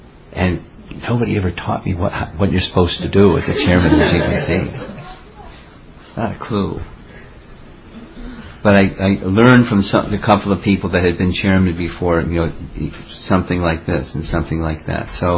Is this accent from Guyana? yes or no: no; New York, United States; There's so many people, and I'm from New York, and I, you know, just going anywhere.